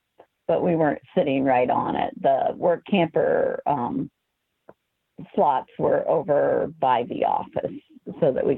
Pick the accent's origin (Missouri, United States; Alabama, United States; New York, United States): Missouri, United States; Wentzville; Wentzville, Missouri was my hometown.